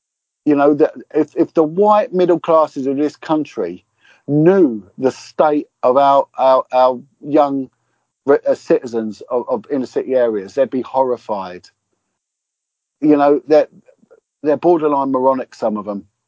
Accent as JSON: {"language": "English", "country": "United Kingdom"}